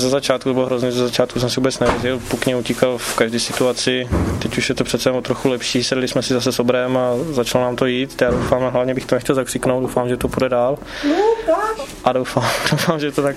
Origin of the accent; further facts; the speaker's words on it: Třebíč, Vysočina Region, Czechia; Samozřejmě jsem Třebíčák a pořád budu, protože tady to se nemění, prostě jsem se narodil v Třebíči, hokej jsem se naučil v Třebíči